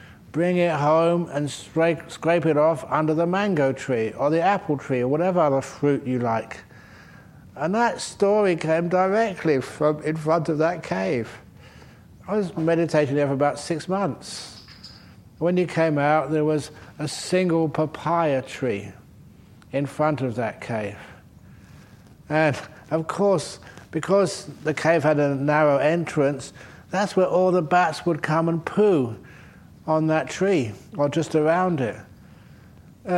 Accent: England, United Kingdom; I'm English

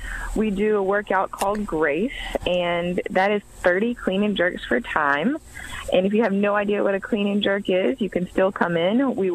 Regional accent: Texas, United States; I am from Texas.

